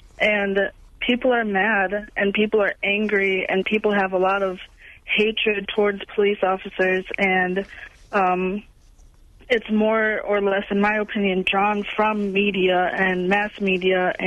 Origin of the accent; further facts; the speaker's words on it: Milwaukee, Wisconsin, United States; now in Chattanooga, United States; I'm from Milwaukee, and I moved a long time ago